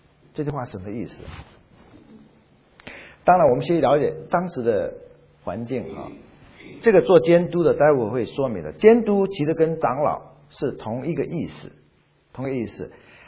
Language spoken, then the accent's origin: Chinese; Fujian, China; 才发现我是福建人，我们福建人有一种规矩，就是现在我们已经不照规矩了，你得有了孙子才可以留胡子